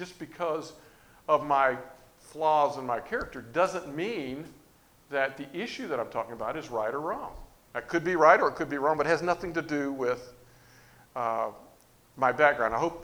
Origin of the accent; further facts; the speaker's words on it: United States; That's genetically, I was raised in the United States.